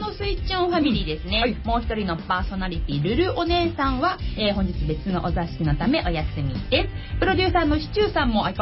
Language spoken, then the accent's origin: Japanese; Kawasaki, Kanagawa, Japan; 本日の番組メインパーソナリティは川崎生まれ川崎育ち、自称夢見ヶ崎動物公園専属